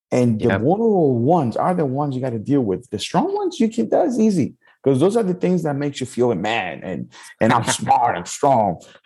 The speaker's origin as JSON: {"language": "English", "country": "Puerto Rico", "tie": "born there", "said": "I was born in Puerto Rico."}